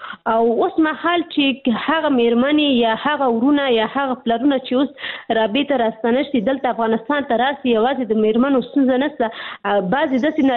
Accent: Pakistan; زه په پاکستان کې پیدا شوې یم، هلته مې ژوند تیر کړی، تر لسنو پورې ما درس ویلي.

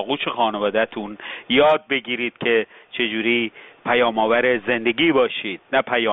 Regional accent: Iran; من به عنوان یه ایرانی

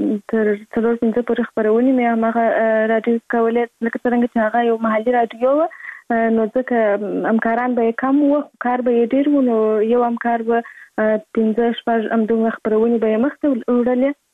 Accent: Kandahar, Afghanistan; born or raised there

